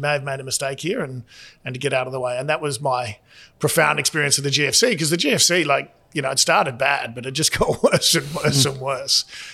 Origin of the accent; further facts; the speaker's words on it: Australia; I did that for about 3 years and then did what most Australians did at the time and threw away a perfectly good job and put a backpack on and went traveli